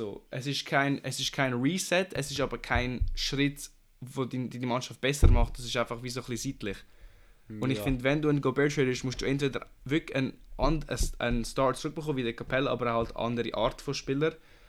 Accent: Switzerland; als Schweizer Basketball-Fan.

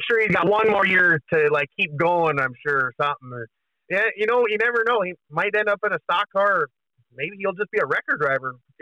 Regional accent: Williston, North Dakota, United States; I'm from Williston, North Dakota.

